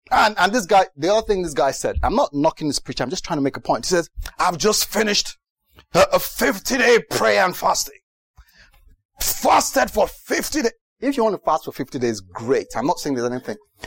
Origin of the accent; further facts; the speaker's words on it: United Kingdom; I'm a Brit, by the way.